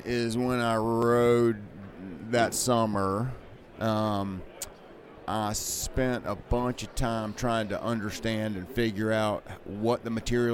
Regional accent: Columbia, South Carolina, United States; No, I grew up in Columbia, South Carolina.

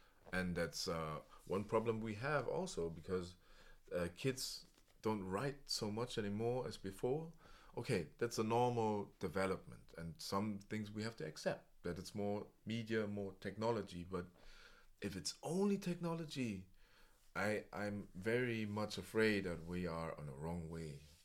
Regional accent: Spandau, Berlin, Germany; English is a second language; I was raised in Spandau, and it was like an elite school.

